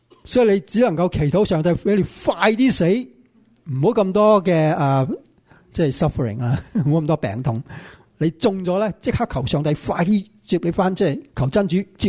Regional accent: Hong Kong; 我哋香港人就话呢啲系发死人财

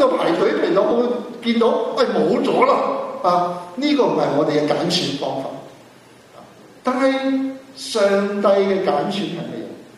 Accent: Hong Kong; 大家香港人，我香港人，以前我在香港，我跟我爸爸去买餸。

